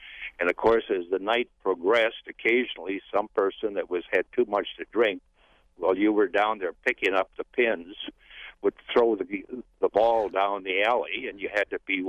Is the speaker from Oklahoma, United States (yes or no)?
no; Mellon, Wisconsin, United States; I grew up in Mellon, Wisconsin, and I manually set pins at the Spa Bowling Tavern for 10 cents a game.